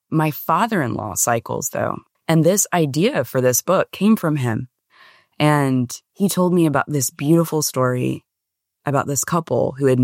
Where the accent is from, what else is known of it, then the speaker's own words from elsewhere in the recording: Nashville, Tennessee, United States; born there; So I was born in Nashville. So I'm considered a unicorn because so many people have come